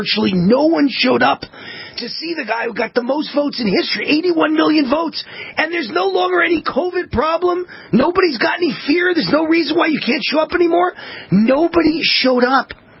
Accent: Mount Vernon, New York, United States; You know, I'm from Mount Vernon, New York.

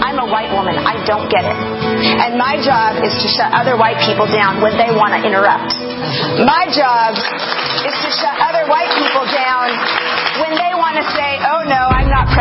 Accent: Idaho, United States; And I am from Idaho. We are so white.

